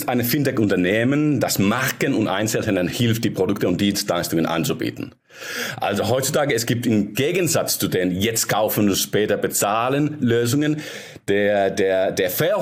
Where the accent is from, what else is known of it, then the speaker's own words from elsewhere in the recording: Finland; German is a second language; Wir sind in Estonia und ich bin aus Finnland ursprünglich.